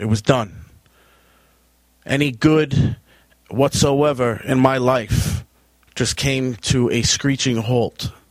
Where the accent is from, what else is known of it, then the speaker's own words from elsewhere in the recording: Long Island, New York, United States; My life before Christ, I grew up in Long Island.